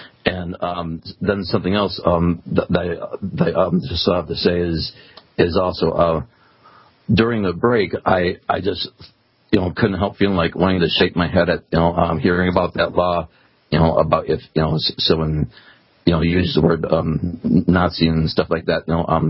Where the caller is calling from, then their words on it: Wisconsin, United States; Wisconsin.